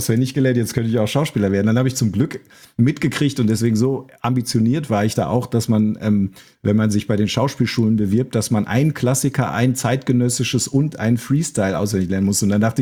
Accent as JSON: {"language": "German", "region": "North Rhine-Westphalia", "country": "Germany", "said": "Ich bin auch aus dem Münsterland"}